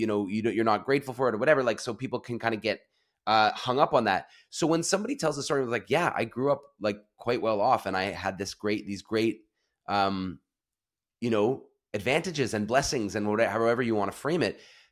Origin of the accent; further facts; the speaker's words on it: Canada; As a Canadian, I default to modesty.